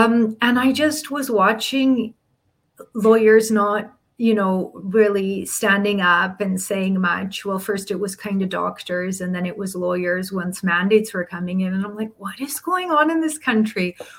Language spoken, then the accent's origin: English; Edmonton, Alberta, Canada; also born or lived in Ottawa; So I'm from Edmonton, Alberta, born and raised here in Edmonton, but have been in and out of Edmonton quite a bit. I actually went to law school in Ottawa.